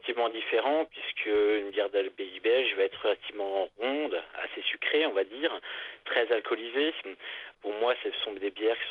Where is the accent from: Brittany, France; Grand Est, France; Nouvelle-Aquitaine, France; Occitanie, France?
Grand Est, France; now in Drôme, France; Je suis alsacien, ce qui est totalement pas allemand. Mais j'ai grandi dans un milieu culturel où on buvait de la bière assez facilement.